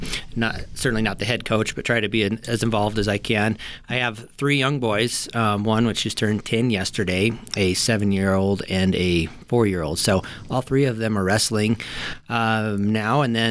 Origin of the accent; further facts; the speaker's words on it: Lander, Wyoming, United States; also born or lived in San Diego, United States; So I grew up in Lander, and then like most high school students, thought it was the worst place in the world and moved away for about 14 years. I went to Laramie for 5 years